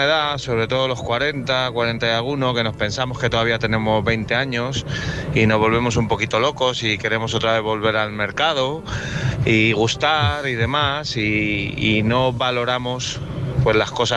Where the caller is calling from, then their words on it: Madrid, Community of Madrid, Spain; de Madrid.